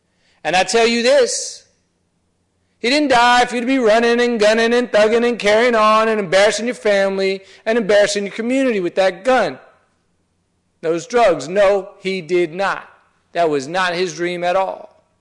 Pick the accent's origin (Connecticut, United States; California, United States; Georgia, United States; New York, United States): Georgia, United States; Atlanta; I grew up in Atlanta. I grew up in a neighborhood that's kind of sort of in between working class and a middle class, mostly black, but integrated neighborhood.